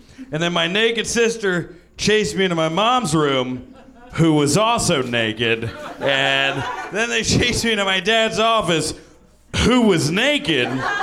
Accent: Newark, New Jersey, United States; I grew up near Newark, New Jersey. I don't know if anyone here has ever been to Newark, New Jersey.

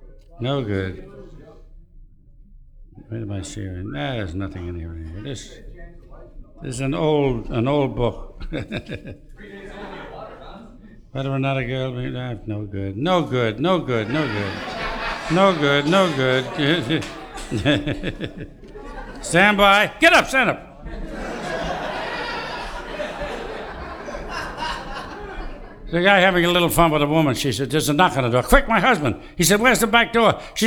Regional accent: New York City, New York, United States; I think people are nuts. I'm a New Yorker.

